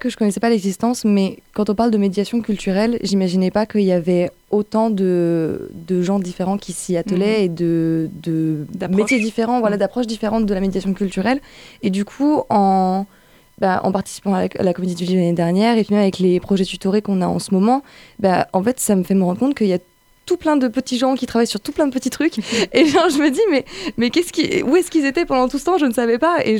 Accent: Dijon, Bourgogne-Franche-Comté, France; now in Montpellier, France; le sud, donc moi je viens de Dijon, donc le soleil.

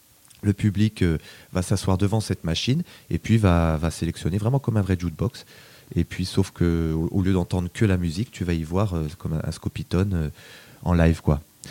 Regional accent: Belfort, Bourgogne-Franche-Comté, France; now in Lyon, France; Je suis de Belfort, moi, je suis de l'Est. Ouais. Et je suis arrivé à Lyon en 89 pour patiner

